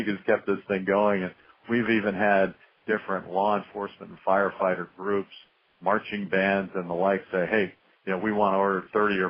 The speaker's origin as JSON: {"language": "English", "country": "Ireland", "said": "And frankly, I'm Irish"}